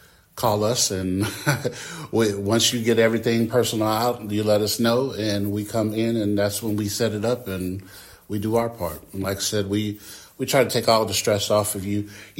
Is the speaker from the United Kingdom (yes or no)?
no; Winona Lake, Indiana, United States; also born or lived in Illinois; I grew up in this area when I moved from Illinois. I moved to Winona Lake, and, you know, it just feels good to be back.